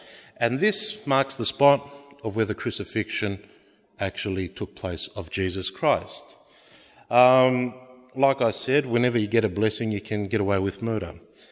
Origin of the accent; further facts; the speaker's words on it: Australia; I said, sorry, you know, I'm from Australia, so I could excuse myself.